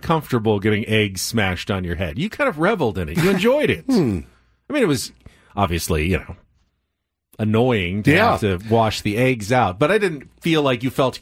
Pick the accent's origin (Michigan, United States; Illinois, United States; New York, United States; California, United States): California, United States; San Diego; Growing up in San Diego, I didn't feel like there was any other choice other than to wear shorts